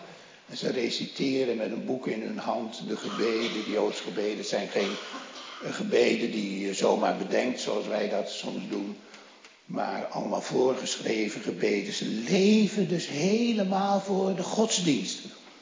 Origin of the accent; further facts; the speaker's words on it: Gelderland, Netherlands; Ja, dat was bij ons op de Veluwe was dat ook zo.